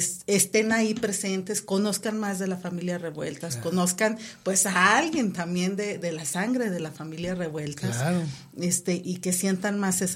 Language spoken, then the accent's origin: Spanish; Durango, Mexico; que es importante pues tratar de conservar esta identidad como duranguenses, como mexicanos